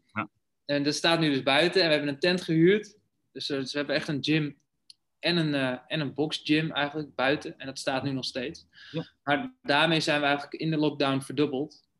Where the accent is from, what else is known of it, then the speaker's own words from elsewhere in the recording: Sneek, Friesland, Netherlands; moved away as an adult; now in Amsterdam, Netherlands; Dus ik ben geboren in Sneek.